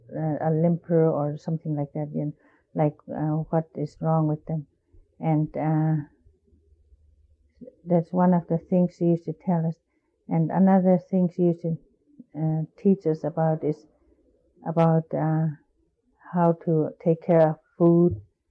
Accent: Alatna, Alaska, United States; born there; first language Inupiaq; English is a second language; I was born in Alatna.

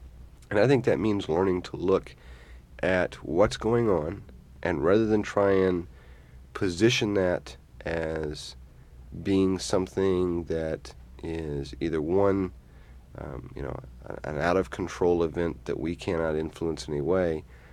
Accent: Detroit, Michigan, United States; I come from Detroit

